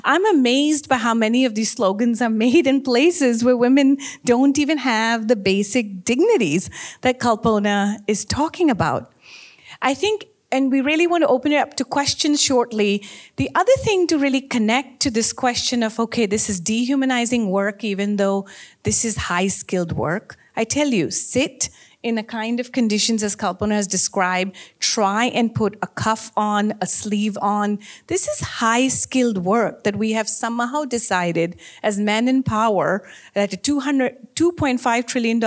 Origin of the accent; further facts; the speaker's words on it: Pakistan; a third of my home country has been underwater. I'm from Pakistan.